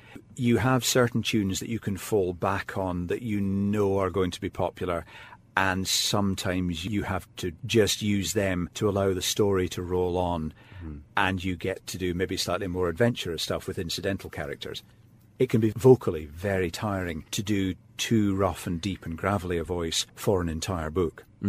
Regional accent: Glasgow, Scotland, United Kingdom; growing up in Glasgow

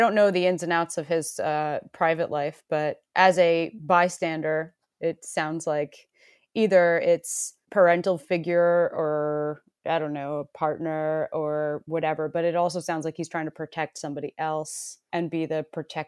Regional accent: United States; I am from America. I'm a musician also.

